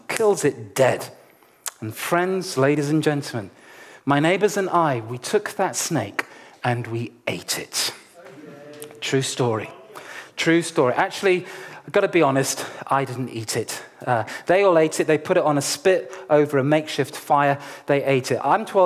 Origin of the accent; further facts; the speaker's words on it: Nigeria; But I was born and raised in Nigeria.